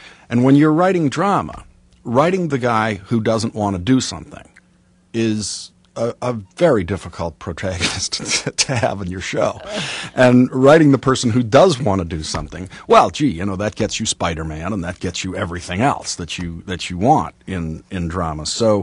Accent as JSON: {"language": "English", "town": "Boston", "region": "Massachusetts", "country": "United States", "said": "Look, I'm Irish. I'm from Boston."}